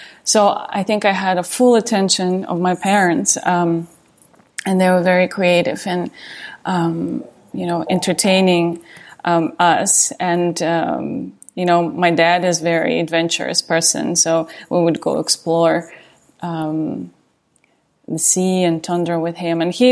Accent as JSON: {"language": "English", "town": "Tiksi", "region": "Sakha Republic", "country": "Russia", "said": "when I say to people I meet that I'm from Tiksi, people know, but only people who work in the Arctic."}